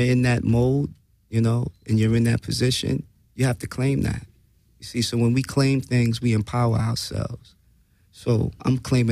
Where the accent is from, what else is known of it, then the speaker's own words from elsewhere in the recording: Brooklyn, New York, United States; And my hometown is NYC, Brooklyn, New York. How about that? Peace and love, Brooklyn.